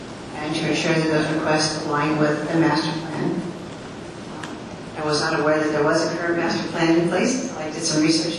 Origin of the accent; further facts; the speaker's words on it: Oregon, United States; also born or lived in Ferndale; now in Blaine, United States; I've lived here in Blaine for 3 years, a little over. I moved up here from Ferndale, where I've lived for over 30 years. And I moved to Ferndale from Oregon, where I grew up at.